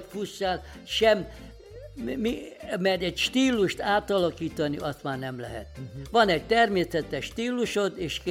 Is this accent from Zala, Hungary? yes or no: yes; Bak, Zala, Hungary; born there; Bakon születtem 1937-ben